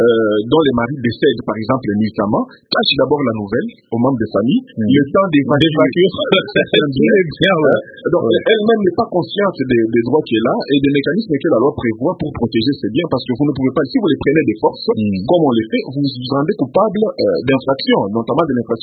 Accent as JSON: {"language": "French", "country": "DR Congo", "said": "c'est souvent le cas ici chez nous en RDC"}